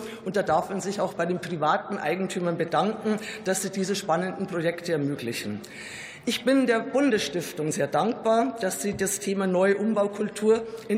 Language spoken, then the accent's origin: German; Munich, Bavaria, Germany; Allein aus meiner Heimatstadt sind mir mehrere Vorhaben bekannt